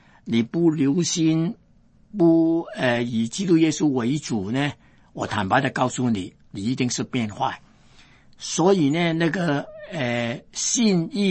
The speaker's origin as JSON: {"language": "Chinese", "country": "China", "said": "世界上的人呢，我们中国人讲呢，酒是财气"}